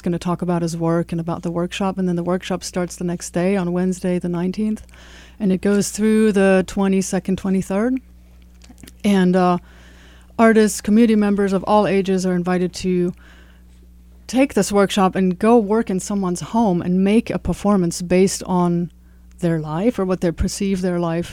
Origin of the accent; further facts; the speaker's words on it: Berlin, Germany; I'm from Berlin